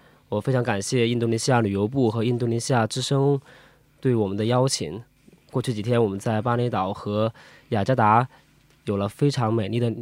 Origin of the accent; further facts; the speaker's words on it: Chengdu, Sichuan, China; 各位华语节目的听友大家好，我是来自中国成都的听友